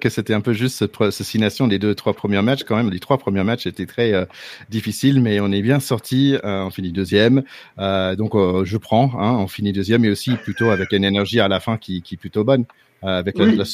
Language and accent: French; Chapel Hill, North Carolina, United States; moved away as an adult; comme j'ai grandi aux États-Unis, ma première 25 ans là-bas. Et comme j'habitais North Carolina, aussi, bien sûr, il y a UNC, j'habitais à Chapel Hill